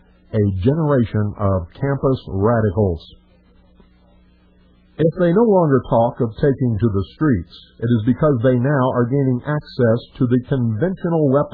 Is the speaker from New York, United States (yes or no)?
yes; New York City, New York, United States; I grew up in New York City in a staunchly Democratic middle-class family.